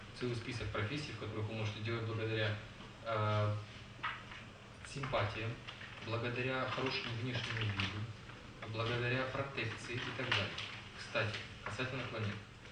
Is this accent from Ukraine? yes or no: yes; Donbas, Ukraine; born there; Я родился на Донбассе, в шахтерском городе. Вот. Я учился, да, в престижной школе, вот. Но город шахтерский.